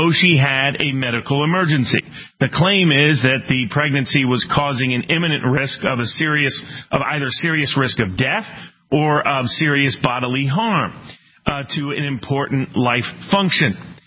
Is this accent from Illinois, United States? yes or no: no; Tennessee, United States; let's go to my home state of Tennessee.